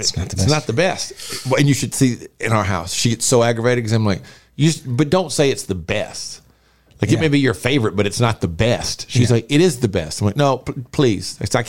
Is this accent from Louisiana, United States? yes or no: yes; Louisiana, United States; I was born and raised in Louisiana, so I will play Louisiana.